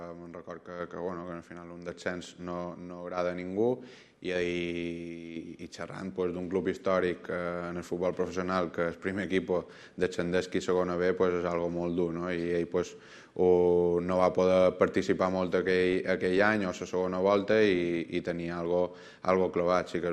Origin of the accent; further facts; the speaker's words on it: Balearic Islands, Spain; com a mallorquí, com a mallorquinista